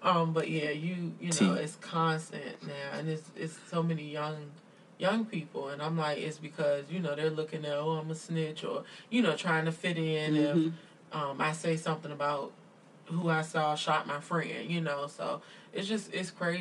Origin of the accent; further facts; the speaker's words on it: Prince George, Virginia, United States; I grew up in Prince George, but I have a lot of family in Hopewell.